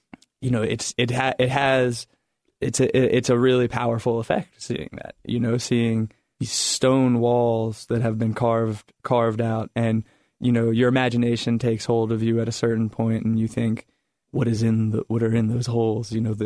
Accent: Roseland, Virginia, United States; I'm from Roseland.

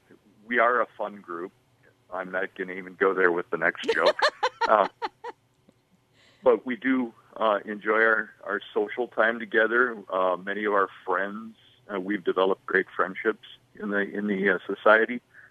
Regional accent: Waterloo, Iowa, United States; I grew up in Waterloo, Iowa, which is the big city when you're from Iowa.

